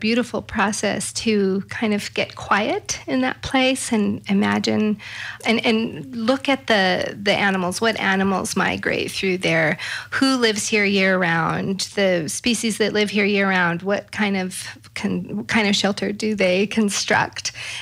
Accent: California, United States; So Christopher and I grew up in Northern California

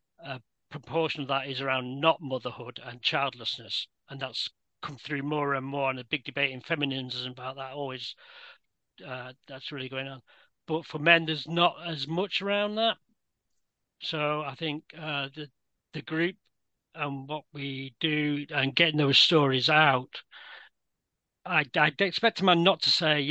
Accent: United Kingdom; I'm British.

